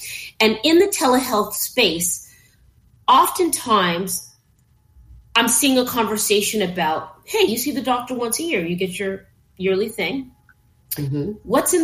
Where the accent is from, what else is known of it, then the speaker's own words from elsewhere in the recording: Los Angeles, California, United States; and I'm from LA, I was born on Sunset.